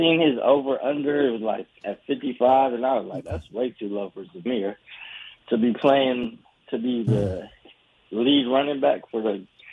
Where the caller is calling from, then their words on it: Compton, California, United States; I'm actually calling from Compton, California.